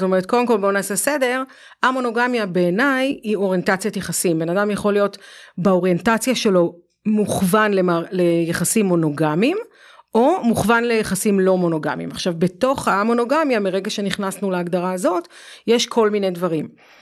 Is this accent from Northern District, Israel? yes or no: yes; Afikim, Northern District, Israel; בגלל שאני גדלתי בקיבוץ. כן. לא בקיבוץ בניו ג'רזי. כן. בקיבוץ אמיתי, בקיבוץ אפיקים.